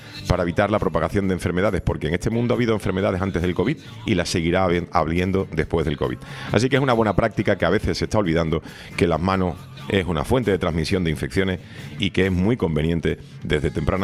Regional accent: Spain; una mujer cuya biografía deberíamos de por lo menos conocer como españoles

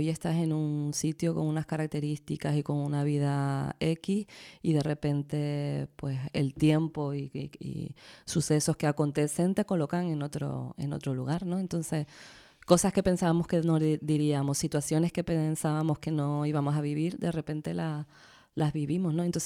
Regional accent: Canary Islands, Spain; espacios cercanos a nosotros y a nosotras, ¿no?, como lectores canarios.

